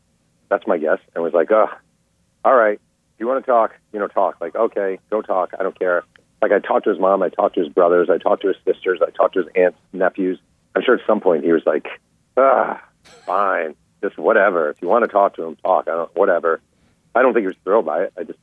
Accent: New York, United States; So I'm from New York. You're from Boston. We grew up in cities with competitive newspaper environments where it was dog-eat-dog

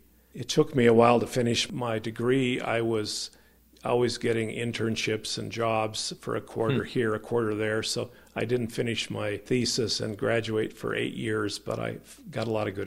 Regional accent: Helena, Montana, United States; I grew up in Helena. My dad was an insurance underwriter. My mom was a homemaker. Went to Helena High School, graduated in 1966.

